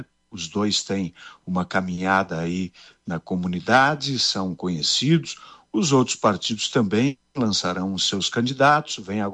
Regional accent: Marau, Rio Grande do Sul, Brazil; repercutirá no futuro da minha terra, né? Então, tenho certeza que Marau terá uma campanha de alto nível.

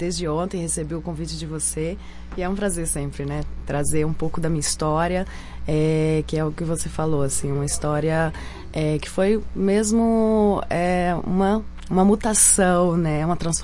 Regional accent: Minas Gerais, Brazil; eu vim do interior de Minas Gerais, né? De uma família tradicional

